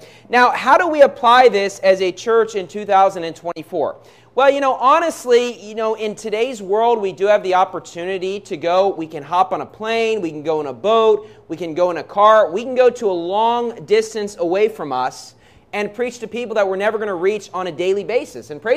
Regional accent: United States; As an American, you can kind of get a visa anywhere

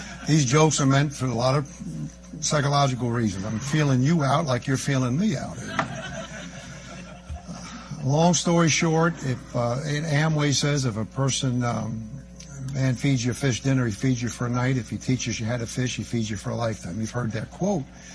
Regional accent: New York, United States; I'm from New York, amen, you know, myself.

